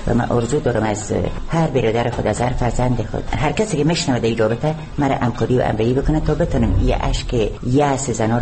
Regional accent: Baghlan, Afghanistan; also born or lived in Kabul; در حدود 50 سال دارم. من در ولایت بغلان در شهر بلخندی به دنیا آمدیم. تحصیلات ابتدایی البته در ولایت بغلان ادامه دادیم.

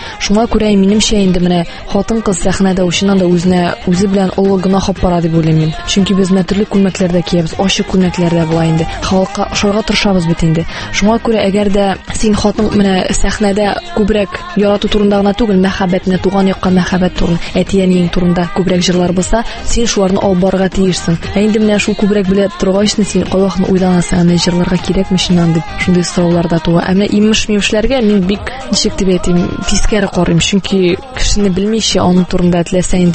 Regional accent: Aznakayevo, Tatarstan, Russia; now in Kazan, Russia; Мин үзем Азнакай ягыннан инде, Азнакайда туып үстем. Хәзерге вакытта Казанда яшим.

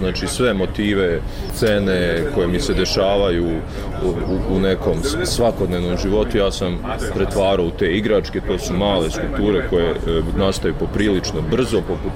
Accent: Bosnia & Herzegovina; kod nas u BiH

